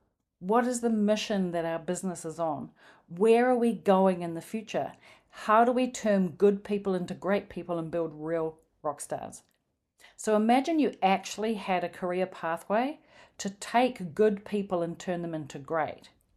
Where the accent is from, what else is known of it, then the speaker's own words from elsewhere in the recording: Wellington, New Zealand; We were in the central CBD of my hometown, Wellington, New Zealand.